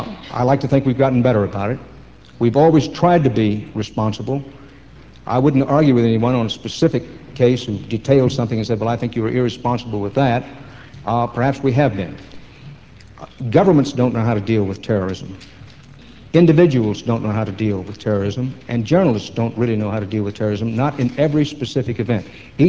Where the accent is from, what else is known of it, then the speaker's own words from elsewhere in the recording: Texas, United States; Those of you who know my home state, there's a huge ranch called the King Ranch.